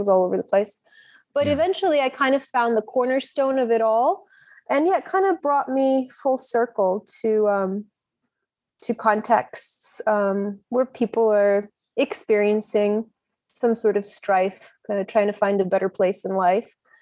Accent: Romania; now in Canada; I was born in Romania in a rural village under communism. This is before communism fell in 87. No, in 89 it fell, sorry. So I was raised by my grandparents in this little village.

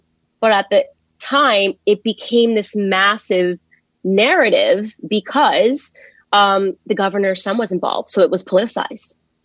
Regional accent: Connecticut, United States; and I'm from Connecticut, and I guess everybody in Connecticut's a billionaire. Right. And so I grew up poor.

